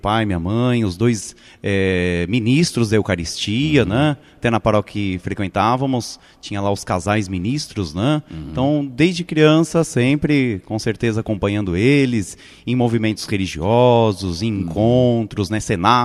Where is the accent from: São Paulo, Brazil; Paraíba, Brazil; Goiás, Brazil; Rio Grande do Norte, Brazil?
São Paulo, Brazil; Eu sou paulistano, isto é, nascido na cidade de São Paulo, capital.